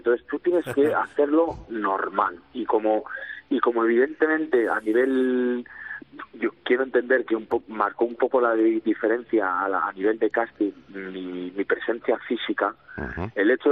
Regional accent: Spain; yo como buen español a mí me gusta todo.

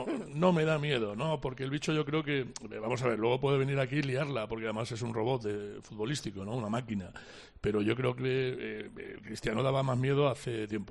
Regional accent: Extremadura, Spain; que me tiene también ahí como extremeño

